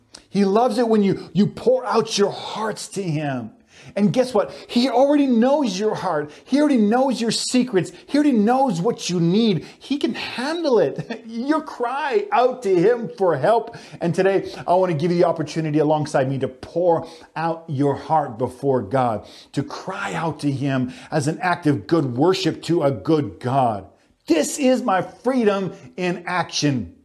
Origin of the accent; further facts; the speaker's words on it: the Prairies, Canada; Growing up in the Canadian prairies, I remember we would experience storms, like severe storms, lightning and thunder and high winds and tornadoes